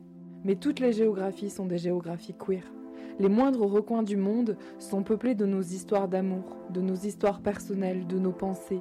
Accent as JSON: {"language": "French", "region": "Occitanie", "country": "France", "tie": "born or raised there", "lives_now": "Crest, France", "said": "Alors, moi, j'ai vécu, on va dire que j'ai grandi dans le Tarn. Après, je suis partie en ville. Et en 2018, j'ai atterri dans la Drôme, à Cré, qui est une ville de 9000 habitants, sur un territoire de 50000 habitants."}